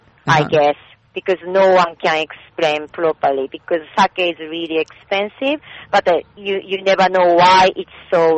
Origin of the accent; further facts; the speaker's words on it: Fukuoka, Japan; And then I'm also from Fukuoka as well.